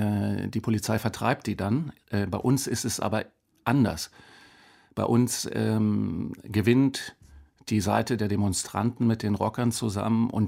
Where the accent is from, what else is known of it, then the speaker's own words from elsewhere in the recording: Berlin, Germany; Wir sind alle in West-Berlin aufgewachsen